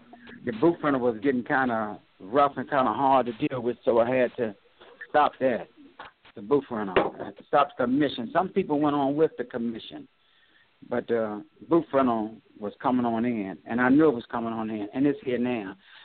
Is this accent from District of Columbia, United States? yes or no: yes; Washington, District of Columbia, United States; Well, I'm from Washington, D.C., born and raised.